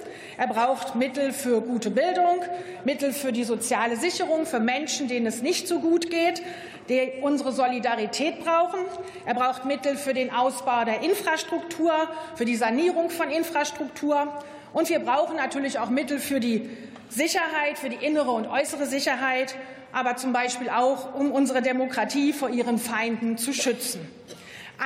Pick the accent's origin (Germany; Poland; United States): Germany; Harz; Ich komme aus dem Harz, das ist ein Wahlkreis, in dem es sehr energieintensive Industrie gibt.